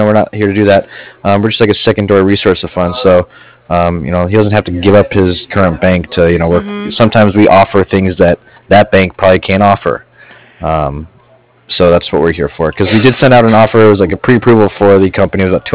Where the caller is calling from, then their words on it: Cardiff, Wales, United Kingdom; I'm actually calling from Cardiff.